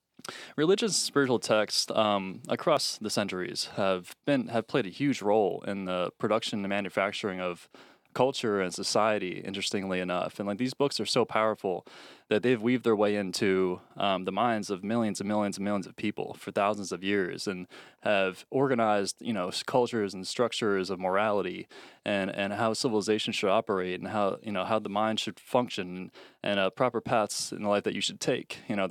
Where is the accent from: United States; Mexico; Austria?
United States; I'm from America, so a lot of these things I've come to know or whatever